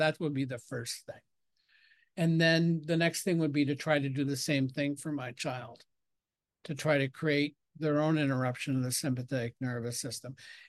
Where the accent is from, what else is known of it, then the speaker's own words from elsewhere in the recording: Ireland; I mean, I besides being a highly sensitive person, I'm Irish, so I'm always aspiring for these things that I'm talking about.